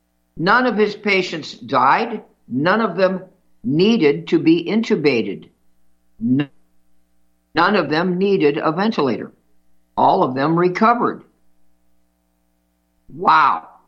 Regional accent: Manhattan, New York, United States; born there; it's 32 miles from the hospital I was born in on Fifth Avenue in Manhattan, Flower Fifth Avenue Hospital

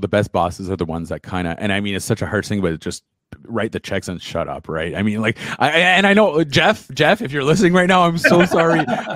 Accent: Ottawa, Ontario, Canada; and I grew up in Ottawa. I'm allowed to say that.

